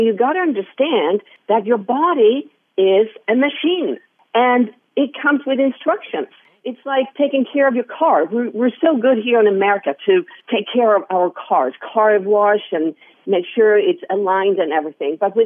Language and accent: English; Sweden; I'm from Sweden, and I became one of Sweden's top five runners. And in my teens, I was sent to Southern California as a 16-year-old